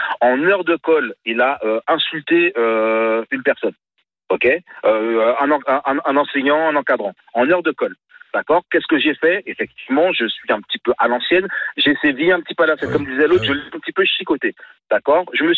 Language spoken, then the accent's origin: French; Île-de-France, France; Moi, je suis du Val d'Oise. J'habite dans la région. Enfin, j'habite dans la région. Je connais Taverny, je connais tout ça.